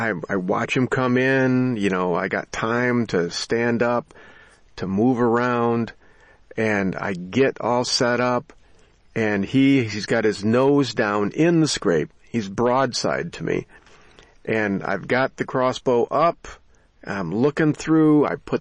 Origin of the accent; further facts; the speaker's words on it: Barry County, United States; I'm from Barry County, so that's okay. I mean, grew up on roadkill.